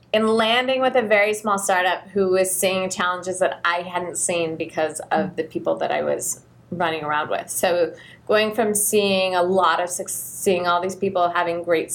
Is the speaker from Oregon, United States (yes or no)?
yes; Portland, Oregon, United States; One of the things, I grew up in Portland. I've moved away several times, but this is my city. This is my home.